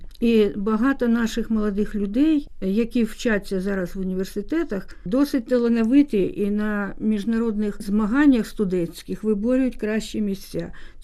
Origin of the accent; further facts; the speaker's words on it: Kharkiv, Kharkiv Oblast, Ukraine; born there; now in Kyiv, Ukraine; Народилася в Харкові, але я все життя свідомо живу в Києві.